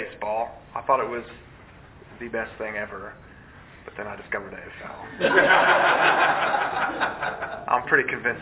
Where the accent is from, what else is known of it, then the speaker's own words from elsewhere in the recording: California, United States; I grew up in Southern California, and actually Amy and I, we were at the same church as children together, didn't know each other then